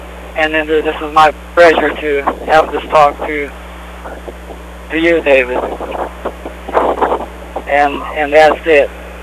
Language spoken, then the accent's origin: English; Brazil; I'm from Brazil.